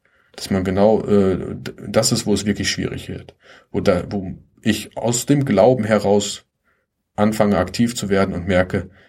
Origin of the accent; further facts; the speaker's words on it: Germany; Ich bin zwar in Deutschland geboren, aufgewachsen, aber ich weiß auch, meine familiärerseits, gerade mütterlicherseits, es waren mit die ersten Heimkehrer nach Deutschland.